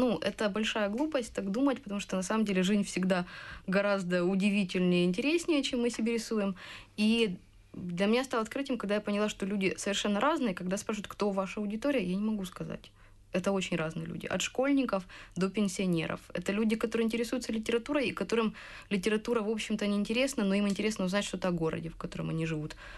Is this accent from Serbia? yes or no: no; Kryvyi Rih, Dnipropetrovsk Oblast, Ukraine; Обязательно заедем в мой родной город Кривой Рог